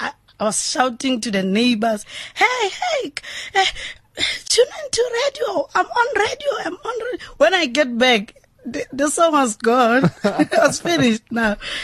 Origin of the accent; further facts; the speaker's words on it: Kasikukune, Limpopo, South Africa; now in Gauteng, South Africa; I was born and raised in Kasikukune 34 years ago. So, now I'm in Gauteng